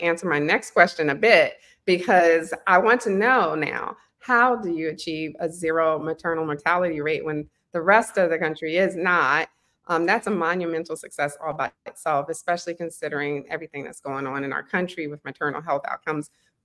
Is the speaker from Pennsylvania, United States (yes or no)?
yes; Philadelphia, Pennsylvania, United States; That's my hometown, Philly, too.